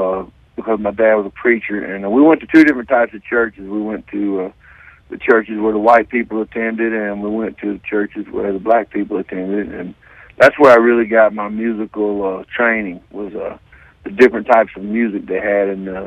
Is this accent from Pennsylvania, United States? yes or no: no; Tupelo, Mississippi, United States; was from, and I was, so that's a big deal in Tupelo